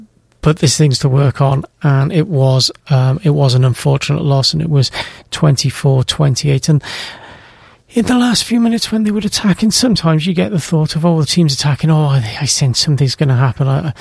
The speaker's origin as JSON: {"language": "English", "region": "Wales", "country": "United Kingdom", "said": "And not just because I'm from Wales"}